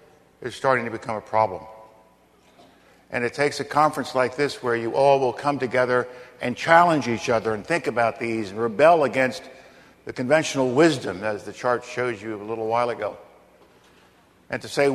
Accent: New York, United States; I was raised in New York, you know.

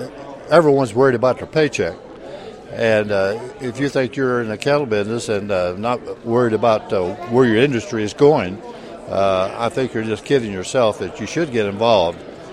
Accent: Salem, Missouri, United States; Okay, we're from South Central Missouri, in Dent County, in Salem, Missouri.

